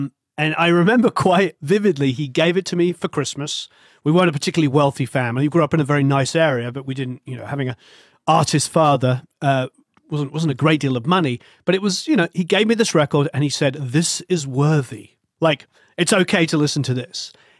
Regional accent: England, United Kingdom; I'm not, being English, I don't even say my own name right.

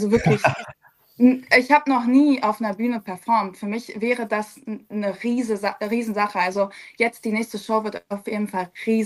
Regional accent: Berlin, Germany; Also ich komme aus Berlin. Ich wohne auch noch in Berlin.

